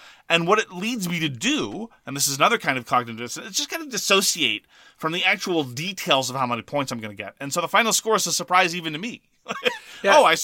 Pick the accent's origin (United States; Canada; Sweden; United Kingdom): Canada; I'm a Canadian. I'm sympathetic to first past the post systems.